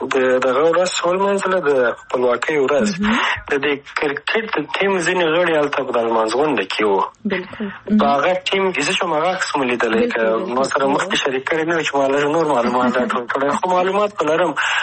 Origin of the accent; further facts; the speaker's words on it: Afghanistan; لکه زه افغان یم د افغانستان سره که مینه ونه لرم، که زه د خپل هویت سره مینه ونه لرم